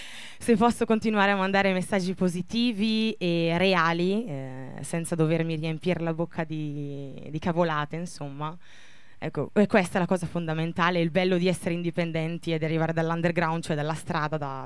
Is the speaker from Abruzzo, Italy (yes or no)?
no; Bergamo, Lombardy, Italy; noi veniamo da Bergamo